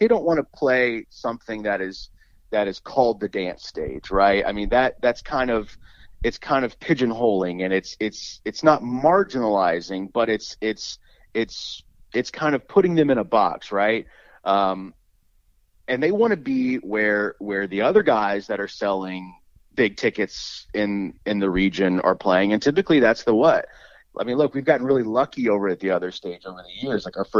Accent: Dallas, Texas, United States; And growing up in Dallas, I worked at that store in the summer, and I became very familiar with a lot of techno acts.

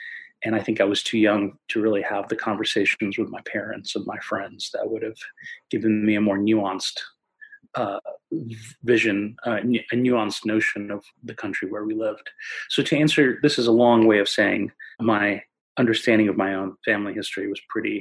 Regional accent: Moscow, Russia; I grew up in the country that was known then as the Soviet Union. And of course, part of the, I grew up in Moscow. My maternal grandparents lived in Lithuania in a city called Vilnius. And my paternal grandfather lived in Ukraine

